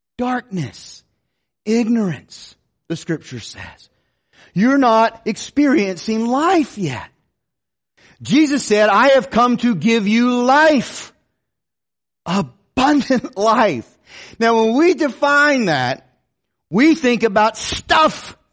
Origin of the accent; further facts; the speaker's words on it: South Carolina, United States; I said, I grew up in South Carolina. I said, I was a big Clemson Tiger fan.